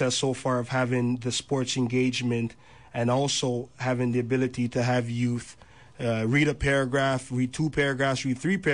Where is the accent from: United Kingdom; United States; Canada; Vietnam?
Canada; Toronto, Ontario; the members who started this group were all born and raised in the Jane and Finch community and went to the various schools in the area.